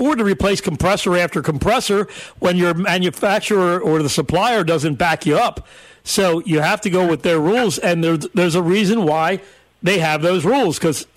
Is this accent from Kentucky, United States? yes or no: no; Florida, United States; It was hot, but, hey, I'm from Florida. I like hot.